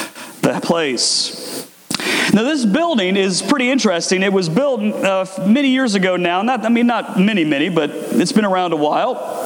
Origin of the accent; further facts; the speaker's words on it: Virginia, United States; my family and I take a trip back to my home state of Virginia to see my parents and my siblings.